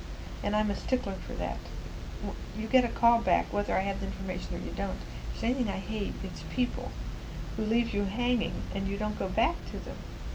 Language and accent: English; Ohio, United States; moved away as an adult; now in Washington, United States; I came from Ohio in 1951 just because I wanted to work in the government and get away from home.